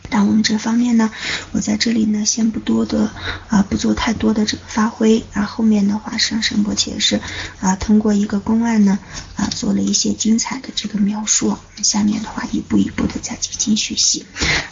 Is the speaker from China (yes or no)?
yes; China; 我们中国人有一句俗语叫做天下兴亡匹夫有责